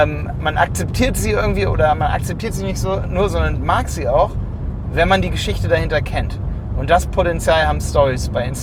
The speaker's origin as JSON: {"language": "German", "town": "Hildesheim", "region": "Lower Saxony", "country": "Germany", "said": "ich komme aus Hildesheim."}